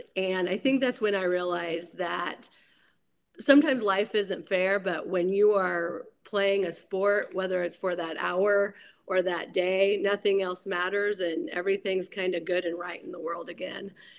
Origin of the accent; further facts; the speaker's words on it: Silver Lake, Kansas, United States; Well, I grew up in Silver Lake, Kansas, which if anyone has heard of that place, it is a small little sports school on Highway 24.